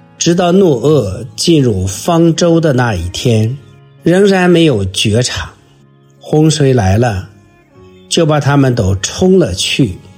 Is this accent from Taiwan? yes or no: no; China; 就像我们中国人讲的故事说，狼来了，狼来了啊